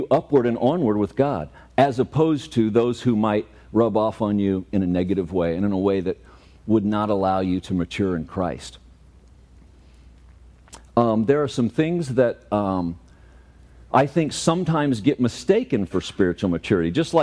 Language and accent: English; Florissant, Missouri, United States; He was back home in Florissant, Missouri, which was my hometown.